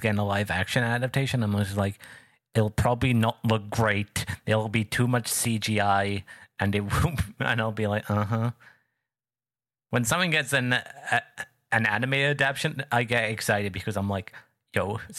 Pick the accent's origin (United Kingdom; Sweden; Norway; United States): United Kingdom; I'm just going to start dropping a bunch of C-bombs as I'm allowed to do being a British person.